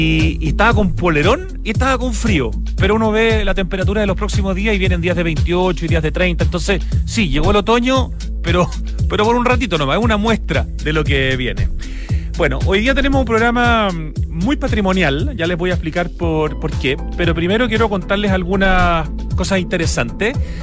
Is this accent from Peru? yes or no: no; Chile